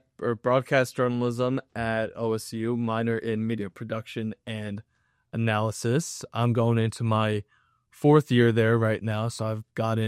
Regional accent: Rockville Centre, New York, United States; I grew up on Long Island in Rockville Center, lived there for about 18 and 19 years before my parents moved up here

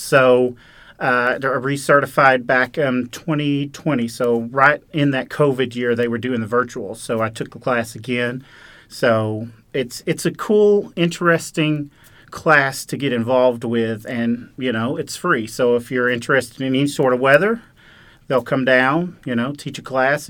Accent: Camden, Arkansas, United States; Well, I initially was born and raised in South Arkansas in Camden. I went to school in Magnolia at SAU and graduated in 2011.

